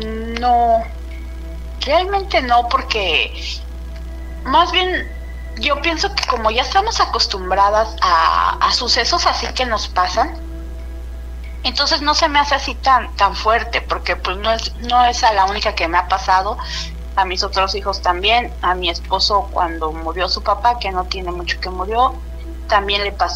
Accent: Mexico City, Mexico; Estamos en México, en el DF, porque soy del DF

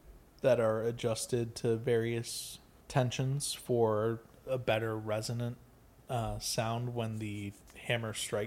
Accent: Florida, United States; Growing up in Florida, there were a lot of springs around.

